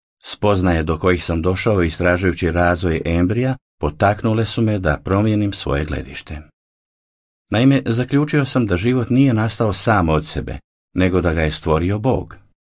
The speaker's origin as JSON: {"language": "Croatian", "country": "Taiwan", "tie": "born or raised there", "said": "Rodio sam se 1966. i odrastao sam na Tajvanu. Moji roditelji držali su se vjerskih nazora koji su bili svojevrsna mješavina taoizma i budizma."}